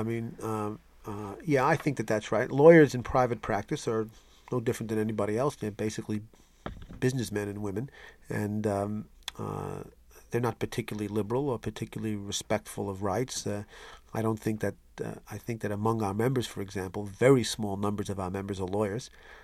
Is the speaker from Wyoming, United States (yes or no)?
no; New York, United States; Well, I grew up in New York as a liberal, in a liberal house where I didn't know anybody who didn't vote for Adlai Stevenson in 1952 and 56, and a kind of a typical New York Democratic liberal household.